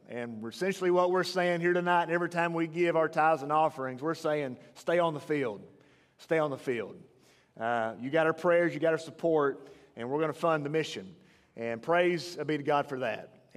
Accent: Kentucky, United States; I'm from West Kentucky, from Carlisle County originally, and have served two churches in Kentucky as pastor.

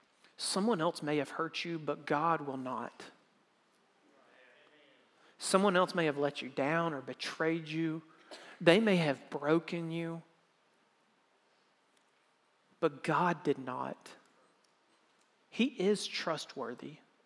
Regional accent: Mississippi, United States; I'm from Mississippi. We only go like to 10.

